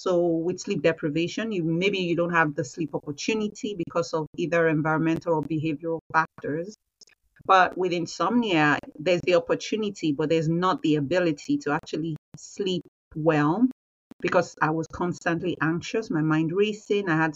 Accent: Nigeria; So I was born and raised in Nigeria

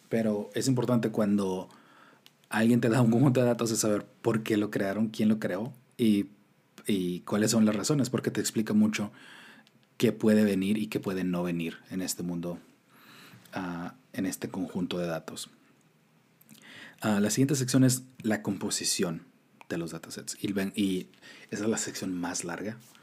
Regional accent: Tijuana, Baja California, Mexico; Yo crecí en Tijuana, yo no nací en Tijuana.

